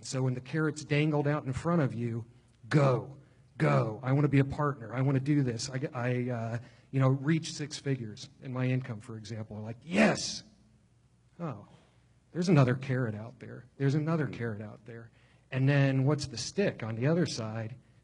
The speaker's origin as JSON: {"language": "English", "town": "Upper Arlington", "region": "Ohio", "country": "United States", "tie": "born or raised there", "said": "I grew up in Upper Arlington, okay, and like there was a natural expectation in this, you know, affluent suburban area."}